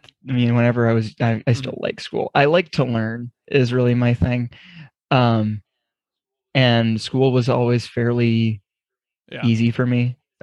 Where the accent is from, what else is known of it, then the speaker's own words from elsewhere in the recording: St. Louis, Missouri, United States; Oh, no. I'm from St. Louis. So, like, it's not hockey town by any means.